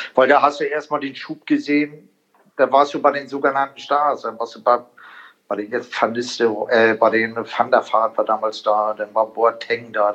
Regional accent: Italy; Ich sage, ich bin ja auch ein Italiener.

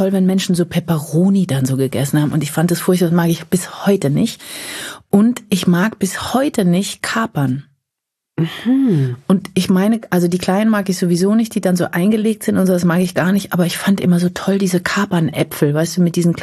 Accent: Mannheim, Baden-Württemberg, Germany; Aus Mannheim.

